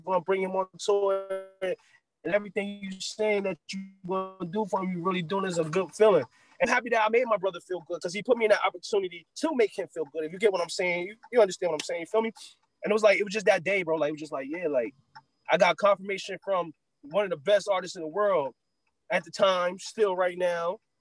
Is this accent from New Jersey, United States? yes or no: yes; Paterson, New Jersey, United States; I don't really try to let people know I'm from Paterson, New Jersey, or from the East Coast.